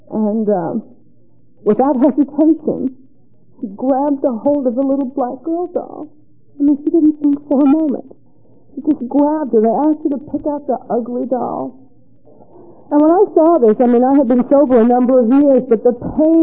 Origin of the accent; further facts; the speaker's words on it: Atlanta, Georgia, United States; As a kid, I grew up in Atlanta, always feeling like there was a big party going on somewhere.